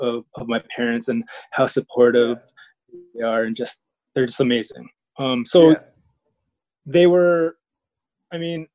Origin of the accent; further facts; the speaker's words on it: Toronto, Ontario, Canada; born there; Yeah, I was born in Toronto.